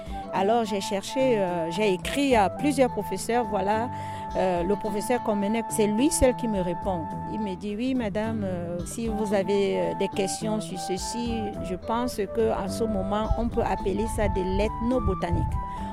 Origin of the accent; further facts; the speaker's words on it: Cameroon; also born or lived in Germany; now in Montpellier, France; On est parti du Cameroun, on a fait un détour en Allemagne, maintenant sur Montpellier.